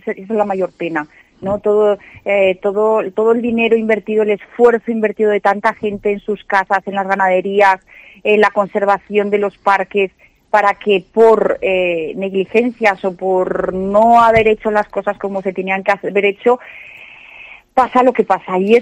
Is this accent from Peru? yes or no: no; Zamora, Castile and León, Spain; sobre todo en la provincia de Zamora, ya que yo soy de Zamora